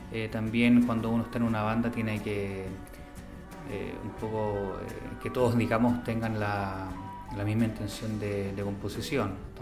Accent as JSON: {"language": "Spanish", "country": "Chile", "moved": "yes", "said": "Me vine de Chile con esa idea y acá"}